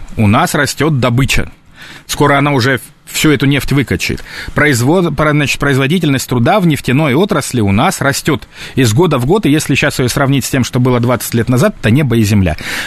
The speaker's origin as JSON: {"language": "Russian", "town": "Apatity", "region": "Murmansk Oblast", "country": "Russia", "lives_now": "Moscow, Russia", "said": "Ну, я приехал из Апатита в Москву, и, где я никому не был нужен."}